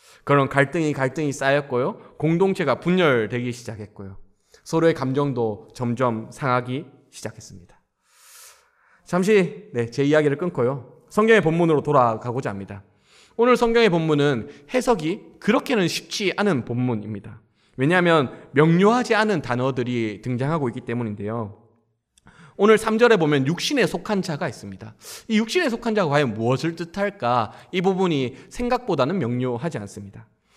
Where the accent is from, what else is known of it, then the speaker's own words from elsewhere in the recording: Daegu, South Korea; 광주 사람이고 대구 사람이다 보니 농담식으로 뭐 반란군의 아들, 뭐 전두환의 뭐 이렇게 하면서 서로 농담치는 친구였습니다.